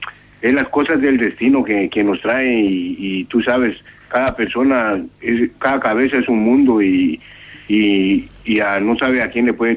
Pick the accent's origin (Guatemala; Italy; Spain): Guatemala; De Guatemala.